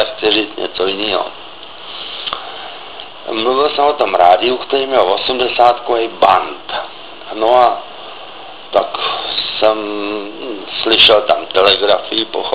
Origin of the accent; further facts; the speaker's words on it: Poděbrady, Central Bohemian Region, Czechia; also born or lived in Mladá Boleslav; Já pocházím v podstatě z Poděbrad, kde jsem prožil válku, vlastně jsem se narodil v Boleslavi